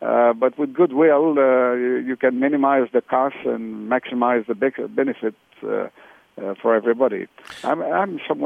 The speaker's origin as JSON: {"language": "English", "town": "Montreal", "region": "Quebec", "country": "Canada", "said": "I'm from Montreal myself, and Quebec has 1 million lakes of water."}